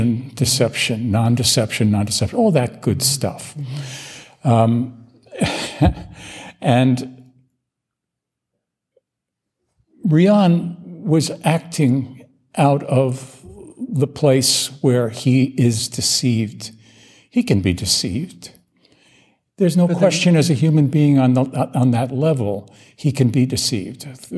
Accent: New York, United States; and I'm a pretty savvy traveler, and I'm from New York, and I've been around.

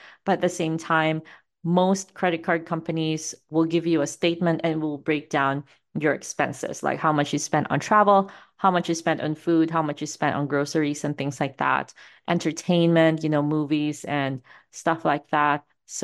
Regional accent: Visayas, Philippines; accent: Filipino; My inner Bisaya comes out, my Filipino accent comes out.

